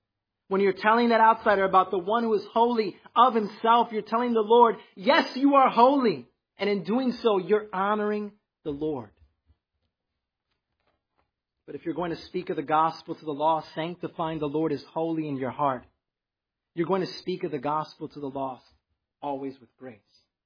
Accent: Chicago, Illinois, United States; Growing up in Chicago, I saw a lot of street evangelism.

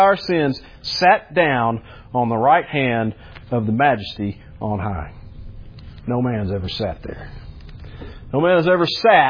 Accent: Fort Smith, Arkansas, United States; born there; I was born in Fort Smith, Arkansas. I spent a couple of years there. I don't remember anything about it.

